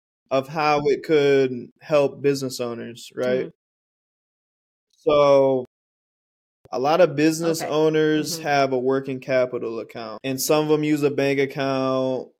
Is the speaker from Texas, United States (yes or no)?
no; Michigan, United States; I grew up in Michigan.